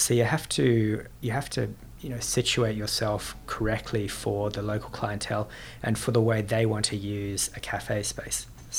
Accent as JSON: {"language": "English", "town": "Sydney", "region": "New South Wales", "country": "Australia", "tie": "born or raised there", "said": "It goes back to growing up in Australia and the cafes that we were going to back in Sydney back in the day, so early 2000s."}